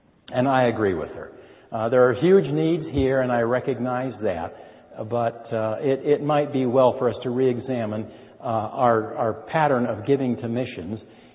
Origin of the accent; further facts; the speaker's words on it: Hollywood, California, United States; And one of the distractions, I dare say, is my hometown of Hollywood.